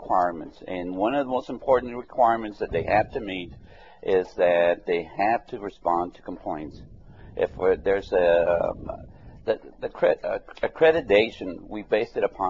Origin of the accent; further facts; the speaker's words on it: Texas, United States; also born or lived in Kansas City, Missouri; And then I went back to Texas. I'm originally from the Texas area.